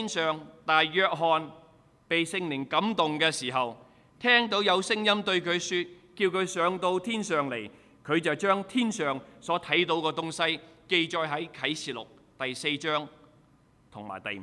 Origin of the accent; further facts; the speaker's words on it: Guangdong, China; 我們中國人、廣東人寫個詩歌出來